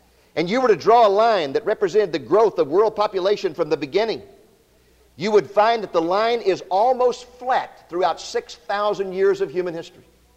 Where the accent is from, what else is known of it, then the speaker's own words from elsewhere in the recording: Waco, Texas, United States; A radio station in my hometown of Waco, Texas, set up a circus tent, filled it full of TV sets.